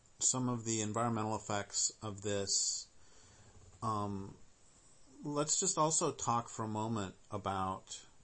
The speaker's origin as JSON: {"language": "English", "region": "Colorado", "country": "United States", "tie": "born or raised there", "also_born_or_lived": "Nevada", "said": "And I grew up in Colorado, and the stars were magnificent."}